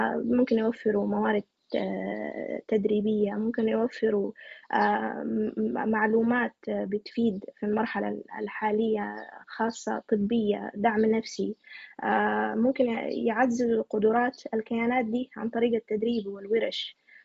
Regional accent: Sudan; وأنا سوداني

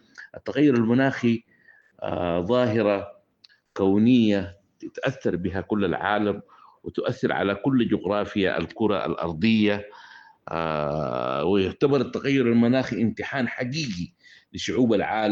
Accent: Sudan; قضايا تهم بلادنا السودان،

